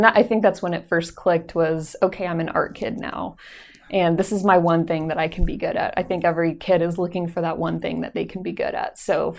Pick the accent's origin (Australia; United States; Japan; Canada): United States; Colorado; also born or lived in Texas; So growing up in Colorado, I did a lot of hiking and outdoor activities, and I couldn't really do that in Texas anymore because it was too hot